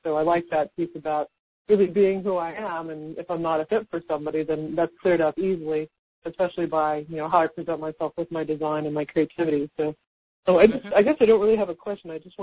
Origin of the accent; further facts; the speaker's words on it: Houston, Texas, United States; accent: drawl; You know, I'm from Houston, and I have, you know, kind of a drawl, and I tend to curse, and I'm real direct